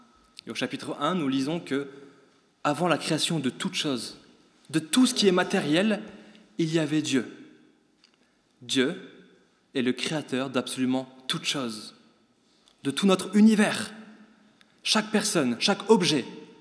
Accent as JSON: {"language": "French", "region": "Provence-Alpes-Côte d'Azur", "country": "France", "moved": "yes", "lives_now": "Brussels, Belgium", "said": "Cela fait un an et demi que nous sommes à Bruxelles avec mon épouse. Initialement, nous venons du sud de la France, du Var."}